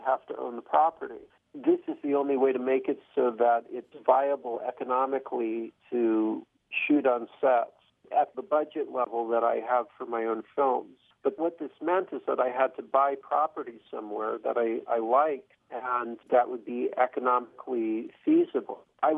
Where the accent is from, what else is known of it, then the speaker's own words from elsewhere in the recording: New York, United States; born there; now in Los Angeles, United States; I was born in New York